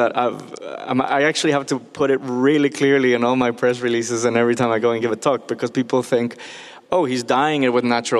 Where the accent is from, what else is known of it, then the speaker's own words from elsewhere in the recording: Mexico City, Mexico; I grew up in Mexico City.